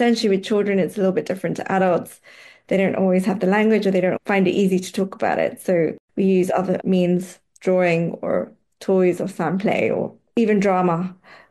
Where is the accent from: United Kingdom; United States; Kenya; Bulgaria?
Kenya; I grew up in Kenya, so not far from South Africa